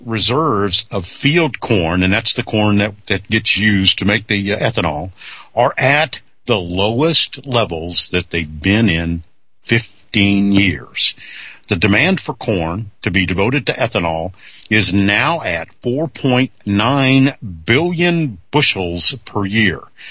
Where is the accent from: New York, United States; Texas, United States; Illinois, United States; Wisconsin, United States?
Illinois, United States; when I grew up in Illinois, it was Champaign-Urbana.